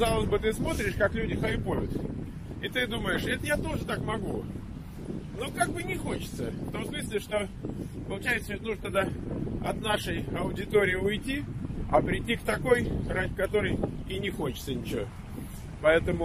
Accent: Moscow, Russia; я из Москвы.

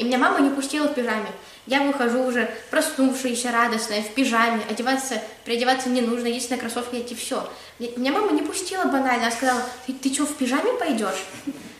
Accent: Kazakhstan; now in United States; Я говорю, я из Казахстана.

